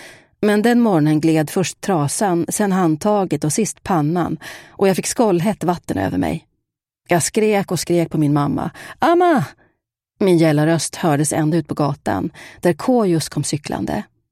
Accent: Sri Lanka; Redan under min uppväxt i Sri Lanka

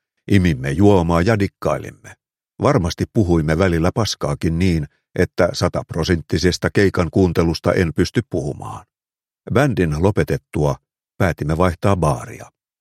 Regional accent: Nilsiä, North Savo, Finland; Mikäpä oli nuoren ja perheettömän miehen hulmutessa, useimmiten oman kotikyläni eli Nilsiän ravitsemusliikkeissä, mutta tuolloin tällöin irtaannuin poikain kanssa naapurikylille tai peräti muihin maakuntiin.

